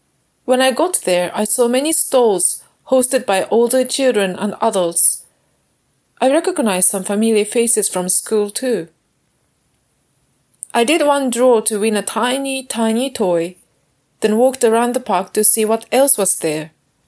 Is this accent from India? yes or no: no; Sendai, Miyagi, Japan; now in Ottawa, Canada; today, I am sitting on the tiny balcony of my parents' house in my hometown, located in a city called Sendai in Japan.